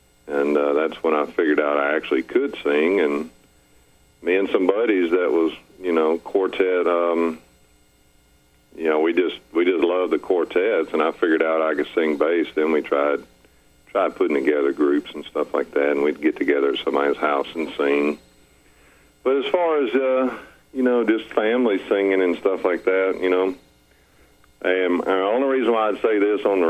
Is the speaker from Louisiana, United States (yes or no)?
yes; West Monroe, Louisiana, United States; also born or lived in Greenville, South Carolina; Well, I was born in West Monroe, Louisiana. I lived there for a very short while. And then we moved to Greenville, South Carolina, where we lived there for about 8 years or something like that, 7 years. And then we moved back to West Monroe, Louisiana